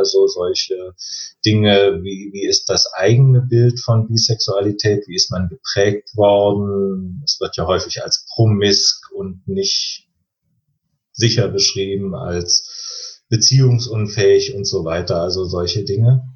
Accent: East Germany, Germany; Ich bin im Osten groß geworden

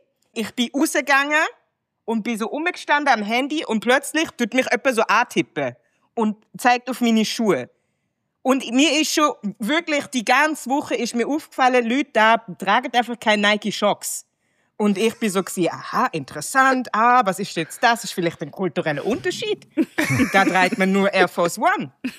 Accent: Zurich, Switzerland; Ich habe dann schon kurz, er hat dann gefragt, wo ich herkomme. Und ich habe unter all diesen möglichen Antworten habe ich gesagt, Zurich, Switzerland.

